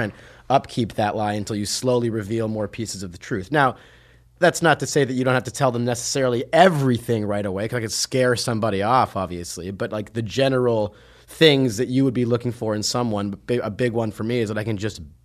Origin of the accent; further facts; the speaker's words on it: Canada; now in New York, United States; I'm like living in New York as an artist. I'm from Canada.